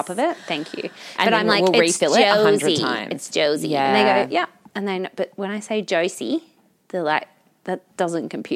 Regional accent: Australia; I'm Australian. I don't know tipping.

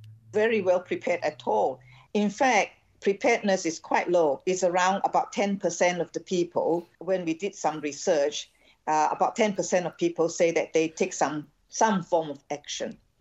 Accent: New South Wales, Australia; And two other volunteers, we're all volunteers from New South Wales.

